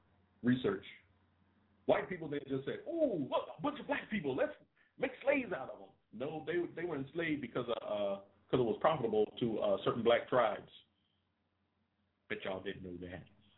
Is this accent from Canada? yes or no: no; Roanoke, Virginia, United States; born there; I was born on October the 16th, 1968, in a place called Roanoke, Virginia, which is a part of the United States of America.